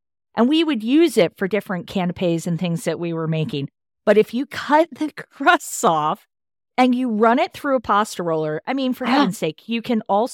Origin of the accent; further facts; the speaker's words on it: Frederick, Maryland, United States; You know, in my hometown here in Frederick, there are a couple of places that I go where they make it from scratch.